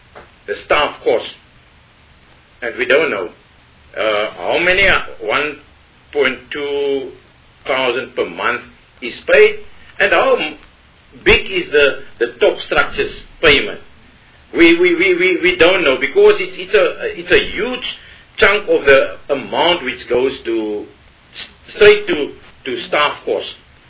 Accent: Central Karoo, Western Cape, South Africa; But on the ground, for us, I'm from the Central Karoo.

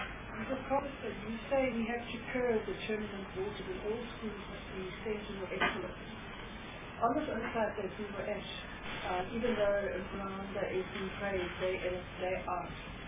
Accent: Eastern Cape, South Africa; You know that I'm from Eastern Cape

